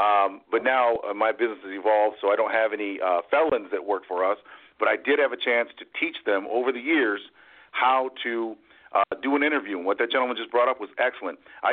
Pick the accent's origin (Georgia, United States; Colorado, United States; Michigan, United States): Michigan, United States; Ann Arbor; I'm from Ann Arbor, Michigan. It's a suburban town. As an only African-American that would be driving down the street, I was pulled over constantly.